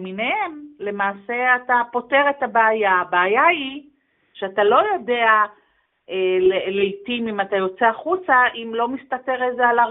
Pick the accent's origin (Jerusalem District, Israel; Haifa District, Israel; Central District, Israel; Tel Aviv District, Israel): Central District, Israel; Gedera